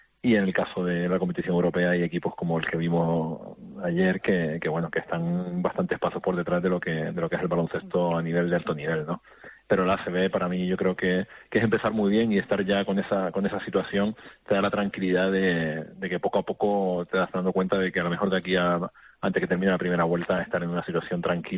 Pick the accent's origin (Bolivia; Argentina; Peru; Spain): Spain; Canary Islands; soy Gran Canario